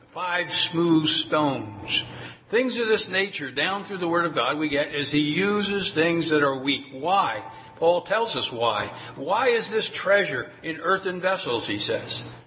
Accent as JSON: {"language": "English", "town": "Philadelphia", "region": "Pennsylvania", "country": "United States", "tie": "born or raised there", "said": "Much like today, if, like myself, I was raised in Philadelphia, people say to me, \"Oh, I can tell from you're from Philadelphia.\""}